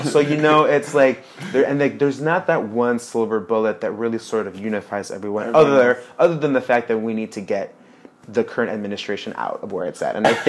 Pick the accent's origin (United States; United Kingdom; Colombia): United States; born there; I was born in America, you know